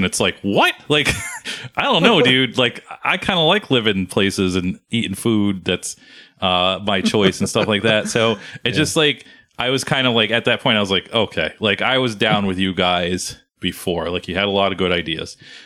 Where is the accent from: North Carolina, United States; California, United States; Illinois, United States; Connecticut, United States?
Connecticut, United States; And I can't really stereotype people from Connecticut because I'm from Connecticut and very poor. But there are poor parts of Connecticut.